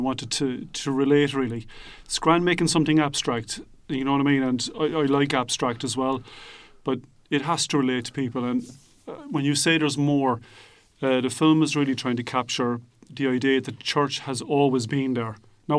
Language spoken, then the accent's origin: English; Ireland; And we know as Irish people, we know well that the attitude has changed